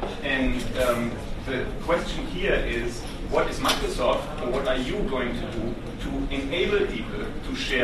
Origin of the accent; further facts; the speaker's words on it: Germany; I'm a journalist from Germany.